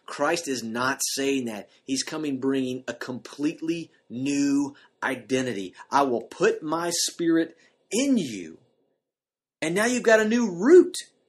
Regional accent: the Carolinas, United States; I mean, I grew up in the Carolinas.

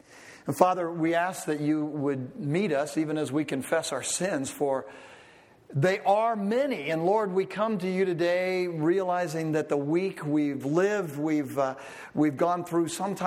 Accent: California, United States; I was raised in Southern California, you know, where one day out of the year, the smog, it was almost clear on Christmas Day.

